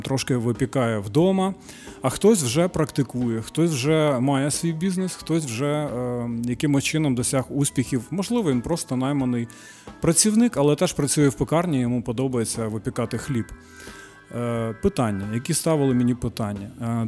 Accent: Cherkasy Oblast, Ukraine; now in Kyiv, Ukraine; я сам не з Києва, я з Черкащини, Шевченків край, і вже 16-й рік я живу в Києві.

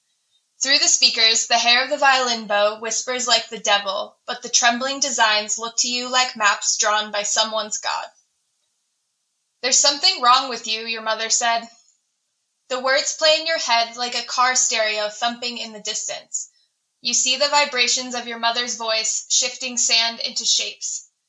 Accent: Bozeman, Montana, United States; it kind of came from the dinosaur museum I used to go to growing up in Bozeman as a kid, the Rocky Mountain Dinosaur Museum.

